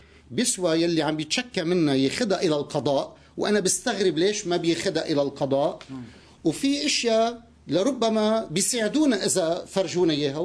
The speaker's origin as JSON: {"language": "Arabic", "town": "Beirut", "region": "Beirut Governorate", "country": "Lebanon", "tie": "born or raised there", "said": "يعني إحنا أولاد بيروت"}